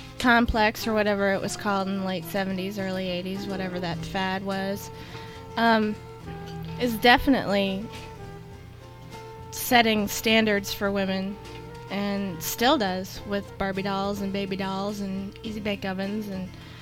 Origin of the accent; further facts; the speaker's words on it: Cincinnati, Ohio, United States; I'm from Cincinnati, Ohio.